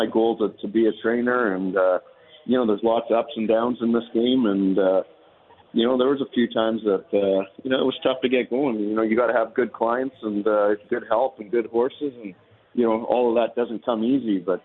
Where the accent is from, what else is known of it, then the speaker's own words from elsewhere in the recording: Calgary, Alberta, Canada; Yeah, no, born and raised in Calgary. Went to most of my high school, or grade 10 and 11 anyways, at UP Scarlett. My parents still live in Calgary, and born and raised in southwest Calgary.